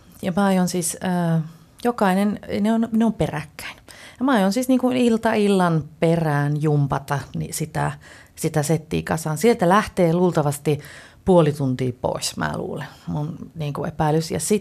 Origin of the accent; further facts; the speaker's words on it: North Ostrobothnia, Finland; accent: Oulu dialect; kun joskus jossain näytelmässä mulla saattaa tulla Oulun murteen joku pieni